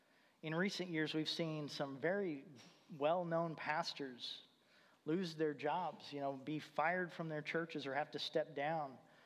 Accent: Indiana, United States; I grew up in Indiana, and some of you may follow basketball, and so you may know the name Bobby Knight.

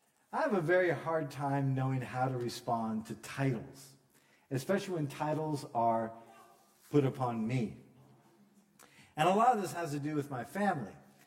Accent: Washington, United States; Like, I come from the United States, but the southeastern United States, like, say, Florida and Georgia, are vastly different in their culture than the Northwest, where I'm from, which is Washington State, Idaho, and Oregon, and up in there.

